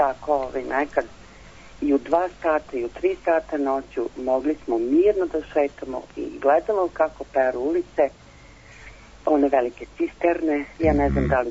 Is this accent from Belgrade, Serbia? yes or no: no; Vojvodina, Serbia; kad se skupimo mi iz provincije, a nas su uglavnom zvali Prečani, mm-hmm. pošto smo mi iz Vojvodine.